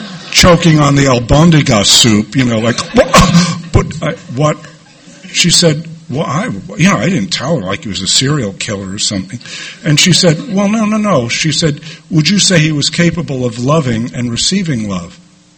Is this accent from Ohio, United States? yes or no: no; New York City, New York, United States; I was born and raised in New York City. I was raised Roman Catholic.